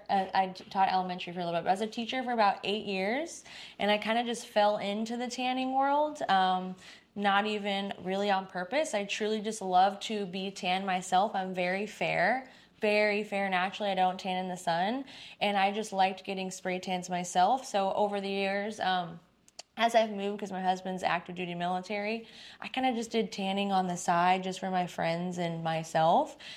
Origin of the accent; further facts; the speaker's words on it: Dallas, Texas, United States; also born or lived in California / Hawaii; now in DMV, United States; But I'm from Dallas, Fort Worth. Originally.